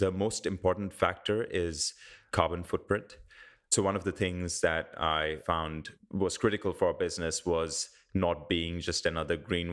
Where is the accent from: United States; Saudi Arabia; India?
India; I grew up in India